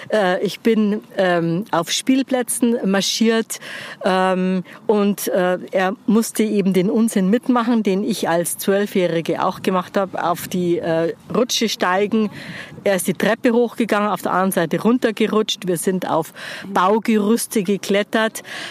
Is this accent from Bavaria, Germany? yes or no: yes; Munich, Bavaria, Germany; now in Dachau, Germany; Ich bin gebürtige Münchnerin und wohnen tue ich in Dachau mittlerweile.